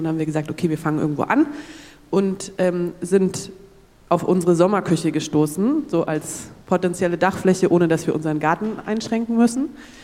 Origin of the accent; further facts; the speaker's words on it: Leipzig, Saxony, Germany; ich bin aus Leipzig und dort Mitglied in einem Gemeinschaftsgarten.